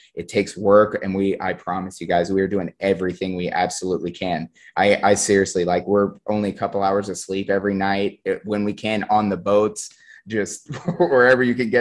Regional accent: Colorado, United States; people from, like, we're from Colorado.

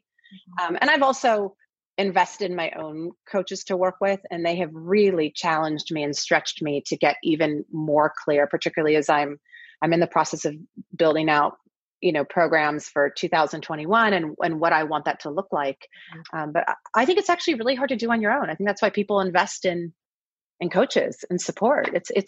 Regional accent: Kirkland, Washington, United States; also born or lived in Seattle; And then I grew up in Kirkland, but I actually went to high school in Seattle.

